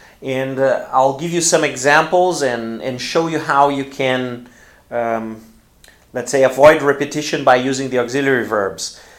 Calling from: Porto Alegre, Rio Grande do Sul, Brazil; English is a second language

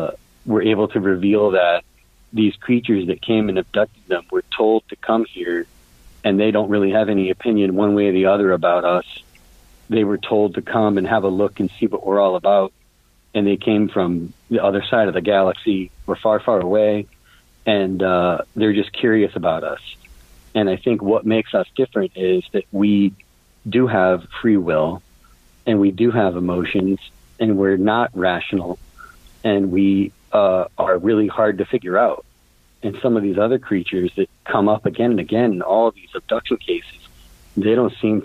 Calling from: Connecticut, United States; from Connecticut.

